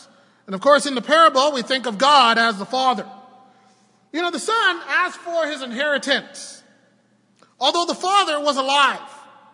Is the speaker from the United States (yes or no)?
no; Toronto, Ontario, Canada; I grew up in Toronto in a rough neighborhood.